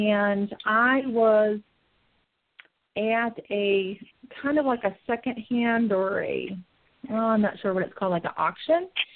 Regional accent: Michigan, United States; I had to relocate back to my home state of Michigan.

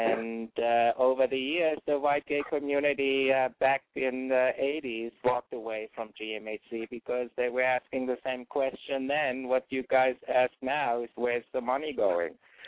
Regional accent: Germany; English is a second language; moved away as an adult; now in New York, United States; Originally, I'm from Germany, and I came to New York 28 years ago, and I've been very involved in the gay community for 20 years. And I used to be a club promoter, and because I'm, you know, European white

